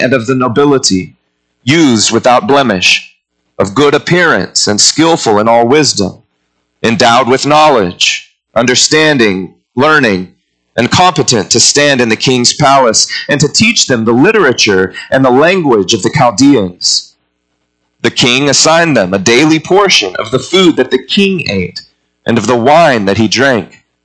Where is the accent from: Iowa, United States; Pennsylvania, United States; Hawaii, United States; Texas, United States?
Texas, United States; Now, as a Texan, it pains me to have to tell you what I'm about to have to tell you.